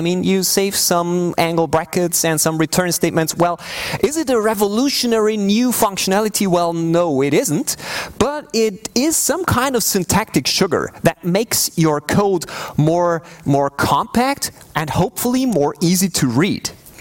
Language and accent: English; Austria; I come from Austria. I have a small company there.